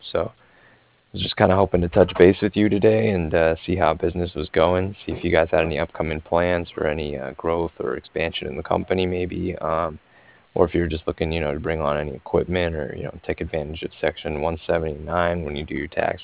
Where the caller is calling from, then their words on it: Cardiff, Wales, United Kingdom; and I was calling from Cardiff, and I was calling regarding some financing that was done with a lender in our network about a year back